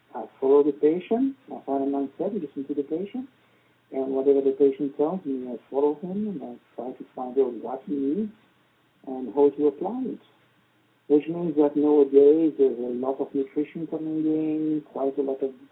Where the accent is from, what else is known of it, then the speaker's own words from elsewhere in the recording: Brussels, Brussels-Capital Region, Belgium; English is a second language; Well, I'm a Brussels sprout and born and bred in Brussels.